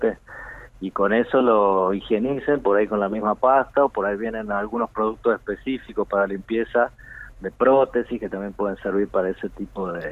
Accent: San Rafael, Mendoza, Argentina; accent: Cuyo; moved away as an adult; also born or lived in Córdoba; now in Catamarca, Argentina; Sí, yo soy de San Rafael, de Mendoza.

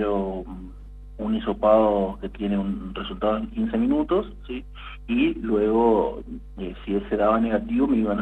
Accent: Barranqueras, Chaco, Argentina; Sí, soy de Barranqueras.

